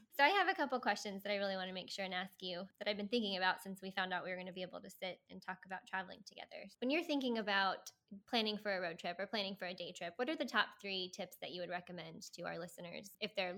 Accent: Cuero, Texas, United States; Well, I grew up in Cuero, Texas, which...

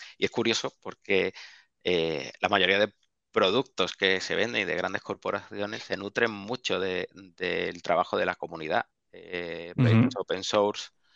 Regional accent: Seville, Andalusia, Spain; moved away as an adult; now in Madrid, Spain; yo soy de Sevilla, llevo viviendo en Madrid también, no sé, 12, 13 años, como mucho hemos tenido que emigrar por temas laborales.

